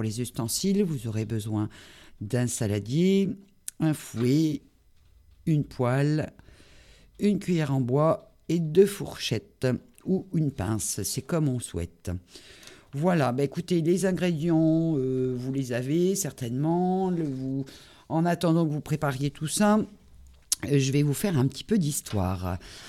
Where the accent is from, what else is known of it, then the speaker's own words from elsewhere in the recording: Loos, Hauts-de-France, France; c'est un des plats de ma région, puisque je suis du Nord, Pas-de-Calais, et je suis née à Loos.